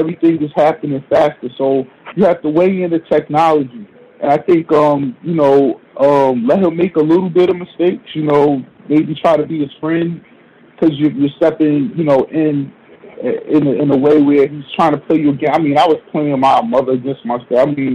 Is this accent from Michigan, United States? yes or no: no; New Jersey, United States; it's nothing like where I grew up in Jersey, which was way worse, I think. But you know, at least we had houses